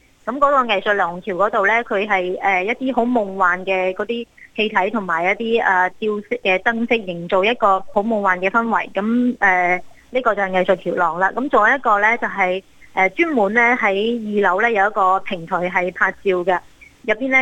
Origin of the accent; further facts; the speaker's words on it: Guangzhou, Guangdong, China; 作为一个广州人知道嘅